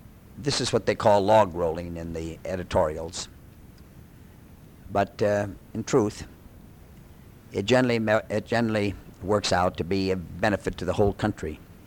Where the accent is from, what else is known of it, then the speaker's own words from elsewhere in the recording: Minnesota, United States; And while I am a senator from Minnesota, I am above all a United States senator.